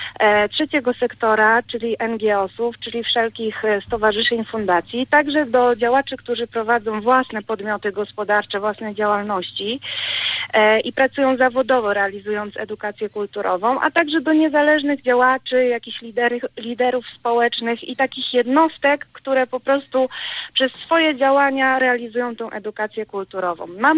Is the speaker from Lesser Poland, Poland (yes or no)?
no; Zawidów, Lower Silesian Voivodeship, Poland; w Zgorzelcu, bo stamtąd pochodzę, właściwie z Zawidowa